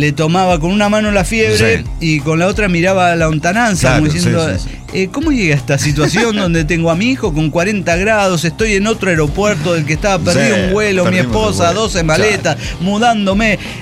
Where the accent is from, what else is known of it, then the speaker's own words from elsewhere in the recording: Mexico City, Mexico; y yo me quedo tranquilo, como chilango que soy.